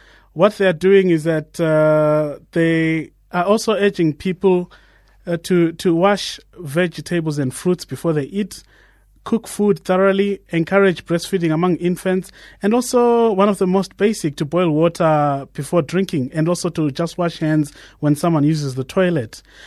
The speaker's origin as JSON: {"language": "English", "country": "Zimbabwe", "said": "I come from Zimbabwe, they come from Zimbabwe, I speak their language."}